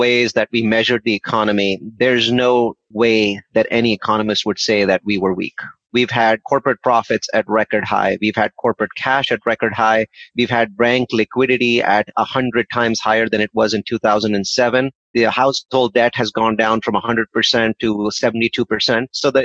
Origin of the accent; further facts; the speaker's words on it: India; now in United States; I came here from India and I'm always amazed when I compare the two countries.